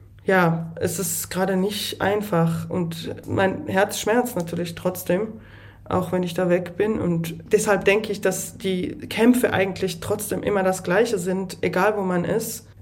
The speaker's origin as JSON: {"language": "German", "region": "Saxony", "country": "Germany", "tie": "born there", "said": "also ich darf das von meinem Geburt her sagen, dass Erzgebirge meine Heimat ist."}